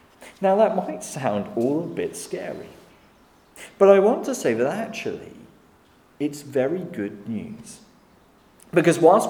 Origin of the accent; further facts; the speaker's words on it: Saxmundham, East of England, United Kingdom; I grew up kind of in Saxmundham, further east.